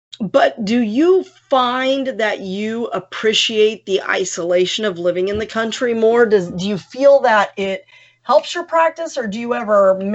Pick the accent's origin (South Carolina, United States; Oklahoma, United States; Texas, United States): Texas, United States; San Antonio; also born or lived in Denver; I was born in Colorado, in Denver, and I have some memories of Denver. But basically, we moved to Texas, to San Antonio, Christmas break of my first grade year.